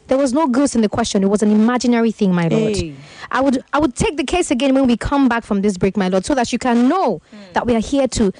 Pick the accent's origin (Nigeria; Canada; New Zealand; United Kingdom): Nigeria; Delta; No, my lord, I'm from Delta State.